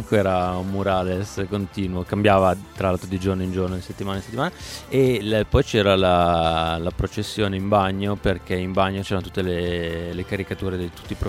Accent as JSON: {"language": "Italian", "town": "Turin", "region": "Piedmont", "country": "Italy", "said": "in realtà sono partito, per cui da torinese, ecco, un po' come te, piemontese"}